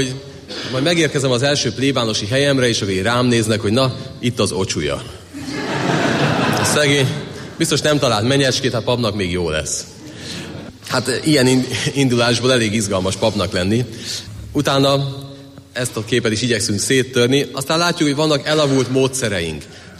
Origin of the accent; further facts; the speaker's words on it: Budapest, Hungary; a Kaposvári Egyházmegyét választottam budapestiként